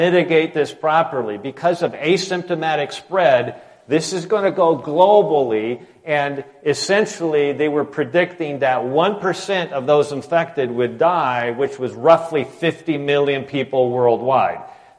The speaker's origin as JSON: {"language": "English", "region": "Michigan", "country": "United States", "said": "She always buys me Buckeye sweatshirts, and I'm from Michigan, right? So I feel like a traitor."}